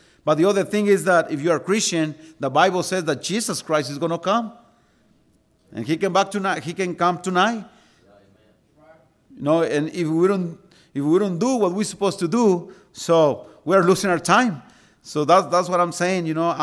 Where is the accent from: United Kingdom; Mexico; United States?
Mexico; English is a second language; Because remember, I come from Mexico, and we preach in Mexico for an hour and a half